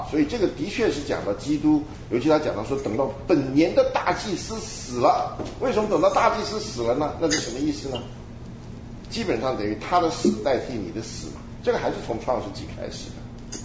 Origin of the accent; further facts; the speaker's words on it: China; 像我们中国人跑到庙里面出家呀